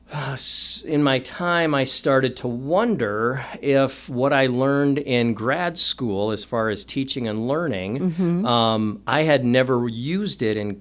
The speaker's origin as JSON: {"language": "English", "town": "Decorah", "region": "Iowa", "country": "United States", "tie": "born or raised there", "said": "I am a native, Iowa native. I grew up in Decorah on a farm just north of Decorah."}